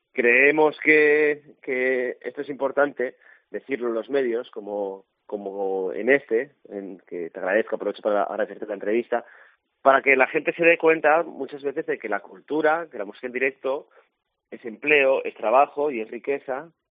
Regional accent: Asturias, Spain; como asturianos que somos gran parte del equipo, pues es un orgullo.

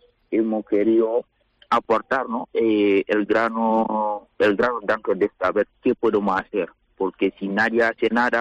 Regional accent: Guinea; now in Ciudad Real, Spain; Yo soy de Guinea.

